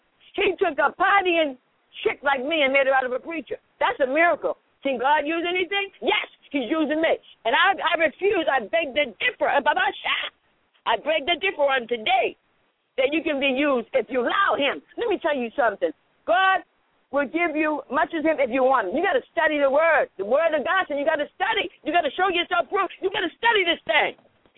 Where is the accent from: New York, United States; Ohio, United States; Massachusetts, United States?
Massachusetts, United States; Roxbury; also born or lived in Dorchester / Mattapan; now in Lynn, United States; I came from Roxbury. I came from Dorchester. I came from Mattapan. I'm in Lynn. I've been down Georgia, and he's still using me.